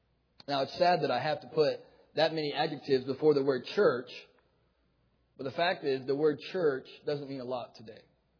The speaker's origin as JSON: {"language": "English", "region": "Florida", "country": "United States", "tie": "born or raised there", "said": "most of you know, I grew up in Florida. And as a little boy, I loved to run around in the woods and mess things up and get dirty."}